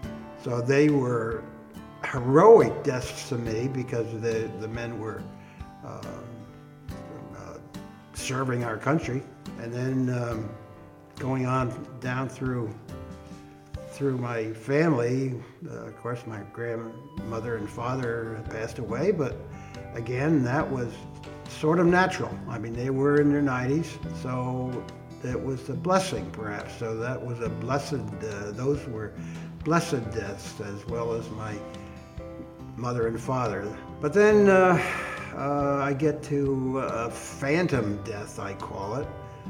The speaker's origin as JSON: {"language": "English", "town": "Newton", "country": "United States", "tie": "born or raised there", "said": "I think back through my life growing up in Newton, just down the street from here on the corner, Ryerson and Main"}